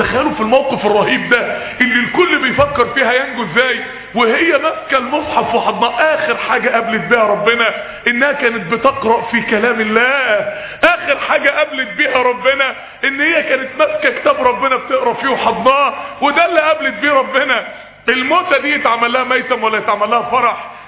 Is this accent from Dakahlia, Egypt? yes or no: yes; Mansoura, Dakahlia, Egypt; عندنا في المنصورة